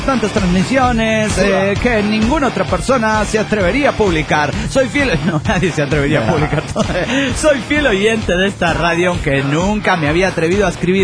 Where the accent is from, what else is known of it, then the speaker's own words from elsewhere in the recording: Puebla, Mexico; Hola amigos, soy … de Puebla, México.